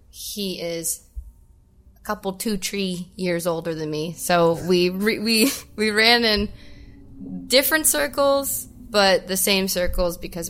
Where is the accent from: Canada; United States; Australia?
Canada; Welland, Ontario; No, we're close to Welland. I grew up in Welland.